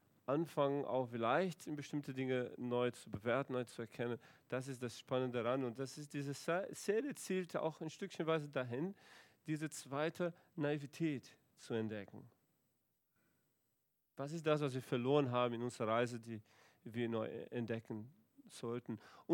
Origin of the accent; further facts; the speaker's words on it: Brazil; ich komme aus Brasilien, ihr wisst, ich bin verheiratet, habe 3 Kinder